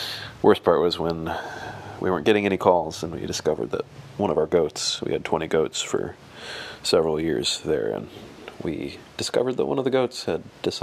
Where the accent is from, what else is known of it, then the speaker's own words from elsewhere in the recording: Alaska, United States; So after growing up in Alaska, I then made my way down to South Carolina.